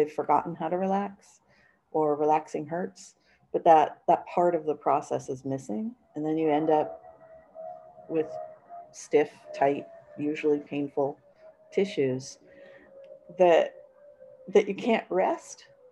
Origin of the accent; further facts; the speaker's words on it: United States; Culturally, as I'm an American, I've noticed over the years, this is totally not scientific, this is just what I've seen, is that we're kind of uptight people, you know?